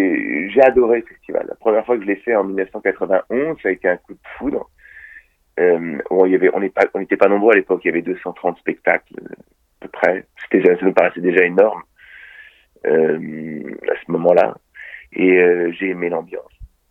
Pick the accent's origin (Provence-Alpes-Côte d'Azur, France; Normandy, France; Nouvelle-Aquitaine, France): Normandy, France; Rouen; Mais non, Rouen est ma ville natale et j'y ai vécu. J'y ai vécu et j'ai encore des amis là-bas qui sont rouennais.